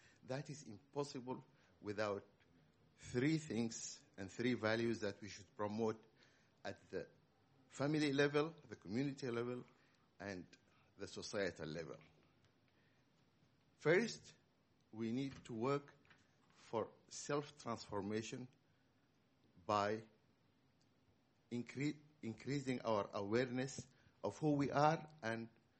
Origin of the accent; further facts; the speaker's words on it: Sudan; moved away; Originally, I'm from Sudan, by the way, been in exile since 73.